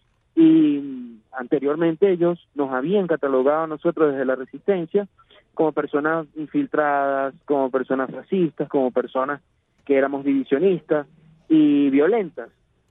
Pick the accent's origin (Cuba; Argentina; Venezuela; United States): Venezuela; Somos todos aquellos venezolanos